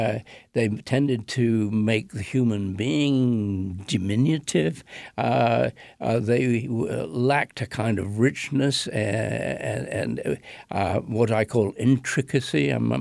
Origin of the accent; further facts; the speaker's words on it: England, United Kingdom; as an Englishman, I was brought up with certain strong ethical codes.